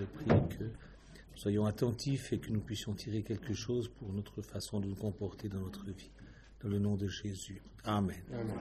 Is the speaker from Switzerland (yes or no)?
yes; Switzerland; Bon, moi, je ne vais pas voter puisque je suis suisse